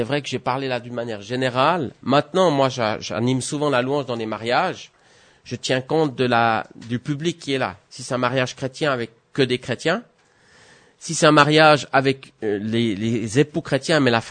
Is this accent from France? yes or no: no; Switzerland; je suis un bon Suisse, bien préparé